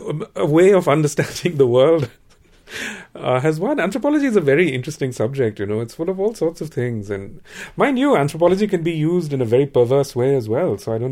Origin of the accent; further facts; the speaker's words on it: India; now in United States; I'm an Indian citizen, so I don't vote here, but my wife is American.